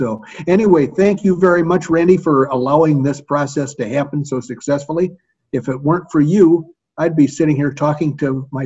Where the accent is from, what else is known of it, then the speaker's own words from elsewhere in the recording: Oklahoma, United States; I'm from Oklahoma. You'd think I'd like okra, but no, not me.